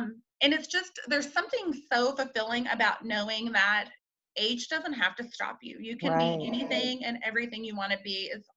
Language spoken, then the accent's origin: English; Taylorsville, Kentucky, United States; now in Louisville, United States; I grew up in Taylorsville, Kentucky, which is a little country town outside of Louisville.